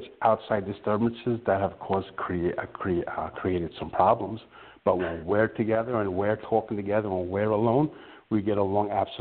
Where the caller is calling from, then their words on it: Kansas, United States; Right now I'm in Kansas